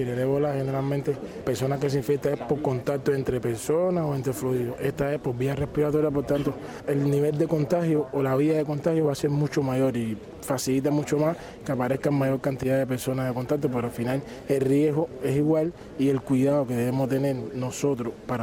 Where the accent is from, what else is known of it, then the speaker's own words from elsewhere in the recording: Artemisa, Cuba; De la provincia de Artemisa.